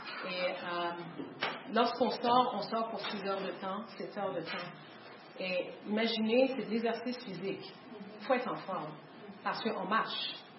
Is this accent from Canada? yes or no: yes; Quebec, Canada; ah oui, oui, je suis Québécois, oui, je suis Québécois.